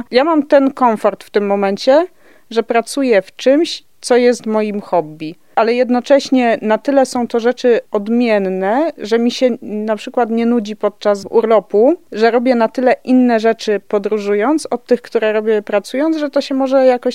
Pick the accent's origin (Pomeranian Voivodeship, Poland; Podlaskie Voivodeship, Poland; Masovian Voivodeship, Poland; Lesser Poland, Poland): Lesser Poland, Poland; Nowy Sącz; now in Lublin, Poland; ja w ogóle pochodzę z gór, spod Nowego Sącza i w zasadzie góry to miałam od dziecka na wyciągnięcie ręki, wprawdzie nie jakieś super wysokie, takie 800-900 metrów za oknem